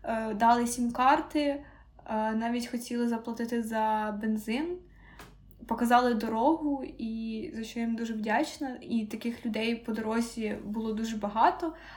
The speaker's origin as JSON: {"language": "Ukrainian", "town": "Vinnytsia", "region": "Vinnytsia Oblast", "country": "Ukraine", "said": "Я з Вінниці, у нас поряд кордон з Молдовою"}